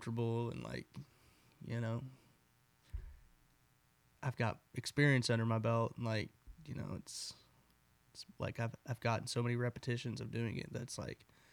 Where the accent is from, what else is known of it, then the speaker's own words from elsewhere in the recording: Midwest, United States; I like the alliteration between the two words, and I'm from the Midwest, and I was like, this makes sense.